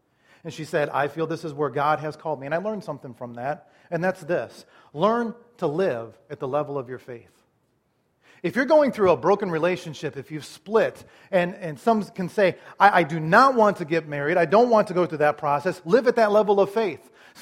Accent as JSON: {"language": "English", "region": "Iowa", "country": "United States", "said": "Now, remember, I'm from Iowa, okay? I'm a little bit naive. We watch corn grow and deer run, pretty much."}